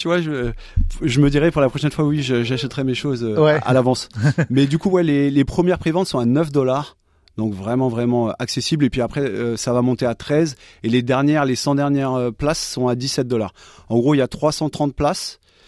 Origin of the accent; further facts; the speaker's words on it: Paris, Île-de-France, France; Moi, là où j'ai grandi à Paris